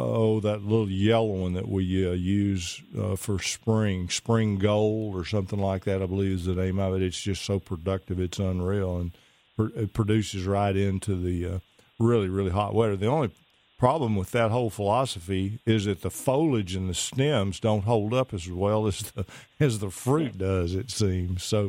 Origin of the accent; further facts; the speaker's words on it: Pittsburgh, Texas, United States; I used to spend a fair amount of time in Mount Pleasant, about 10 miles from my hometown of Pittsburgh, Texas.